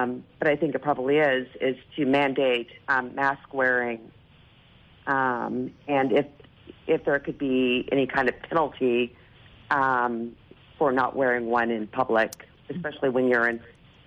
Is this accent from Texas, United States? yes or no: yes; El Paso, Texas, United States; I grew up in El Paso. I currently live in Texas in a hotbed where cases are seriously spiking.